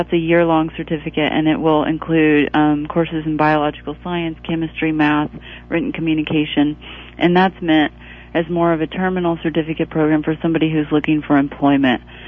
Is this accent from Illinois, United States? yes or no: yes; Illinois, United States; Well, I grew up in Illinois, and I went to school in a few different places, California, Colorado, eventually made my way back to Illinois